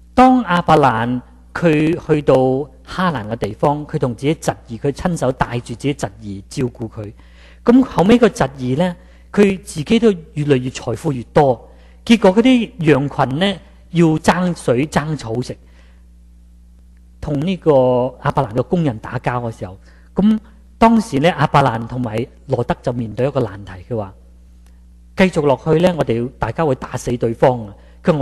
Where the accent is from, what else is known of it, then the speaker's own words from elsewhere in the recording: China; 我们说18岁我们中国人还好一点，好过美国人呢